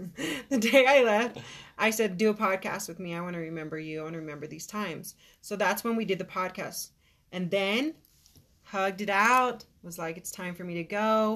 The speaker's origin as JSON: {"language": "English", "region": "Arizona", "country": "United States", "said": "And I don't know how to drive in snow. I'm from Arizona, so 16 years. I don't know how to drive in snow."}